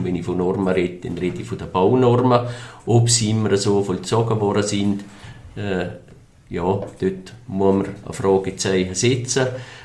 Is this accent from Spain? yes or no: no; Liechtenstein; es haben wir als Liechtensteiner in der Hand